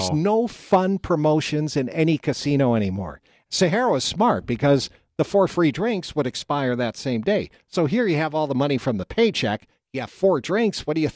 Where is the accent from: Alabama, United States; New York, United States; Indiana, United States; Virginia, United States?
New York, United States; Rochester; born there; Now, where I was born in Rochester, New York, we had something called the Inner Loop.